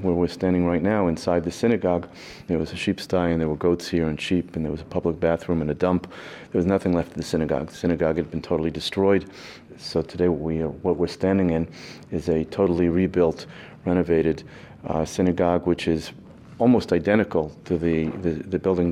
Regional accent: New Jersey, United States; now in Hebron; I'm a spokesperson for the Jewish community here in Hebron. I grew up in New Jersey. I've been in Israel for 35 years, and I've been in this area since 1981.

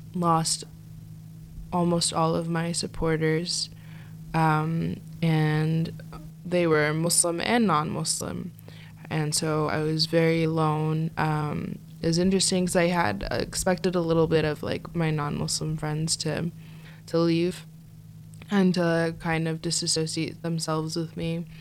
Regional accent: United States; I grew up mostly in America. I was born and raised here, and we grew up in a very, very conservative town, in a conservative city.

